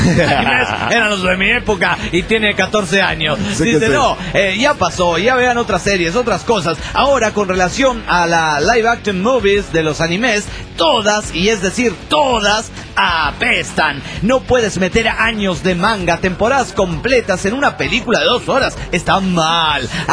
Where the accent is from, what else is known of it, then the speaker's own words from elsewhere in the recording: Mexico City, Mexico; del DF mexicano.